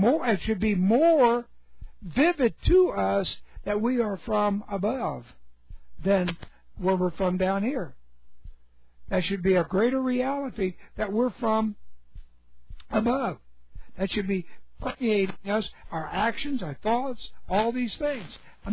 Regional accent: United States; I'm not from here. I'm from America. I'm from somewhere else.

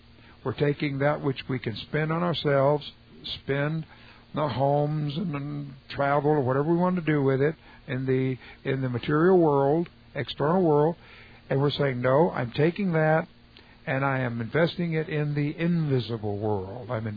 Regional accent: Texas, United States; Of course I got boots and cowboy hats. I'm a Texan.

